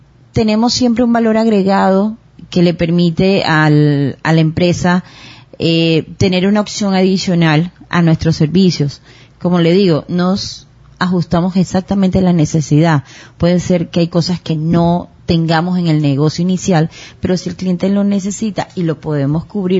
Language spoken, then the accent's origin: Spanish; Panama; no soy de aquí, soy panameña